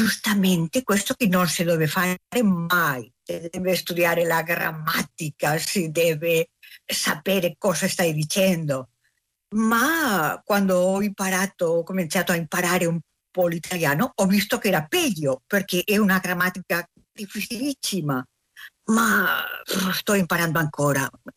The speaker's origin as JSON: {"language": "Italian", "country": "Spain", "second_language": "Italian", "said": "Quando era giovane suonava un po' la chitarra, come buona spagnola"}